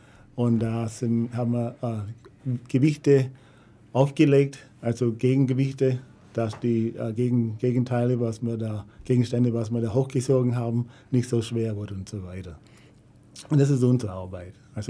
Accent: Alabama, United States; Ich komme eigentlich aus Alabama.

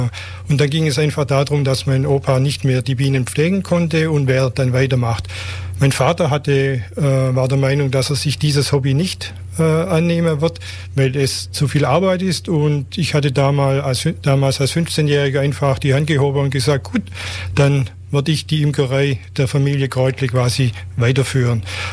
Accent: Munderkingen, Baden-Württemberg, Germany; ich komme aus Munderkinge, bin dort lebe dort seit 54 Jahren

